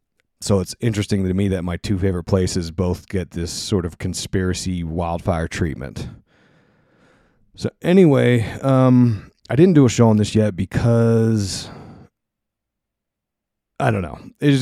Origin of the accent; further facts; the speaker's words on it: Pennsylvania, United States; And of course, PA, my hometown.